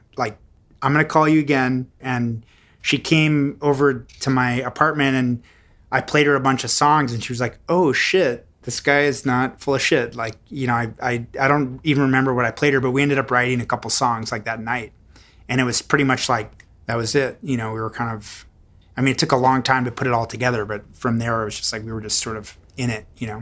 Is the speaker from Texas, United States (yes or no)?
yes; Texas, United States; moved away; I grew up in Texas. I took Texas history.